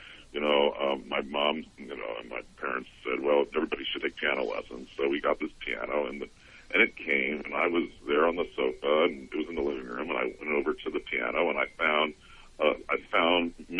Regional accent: Quakertown, New Jersey, United States; I grew up in Quakertown, New Jersey.

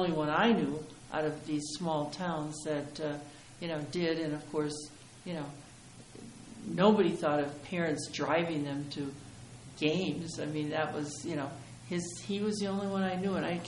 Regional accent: Milwaukee, Wisconsin, United States; growing up in the Midwest, you know, we skated on ponds.

